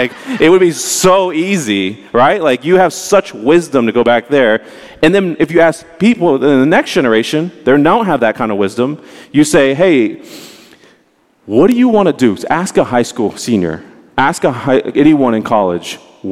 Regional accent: Dallas, Texas, United States; again, I grew up in Dallas, I'd be telling a Texan in the summer, you know it's hot in the summer.

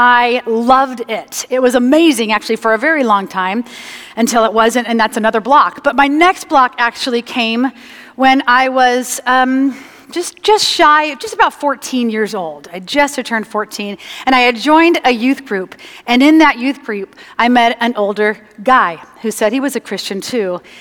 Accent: San Clemente, California, United States; So I'm the youngest of 4 girls. We grew up in San Clemente, and we had a lot of fun.

